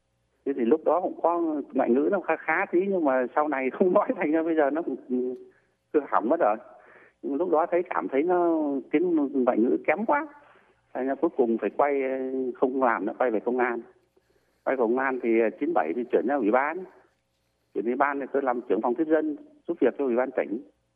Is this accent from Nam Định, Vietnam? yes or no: yes; Ý Yên, Nam Định, Vietnam; quê em ở Yên thì nó ở gần Nghĩa Hưng.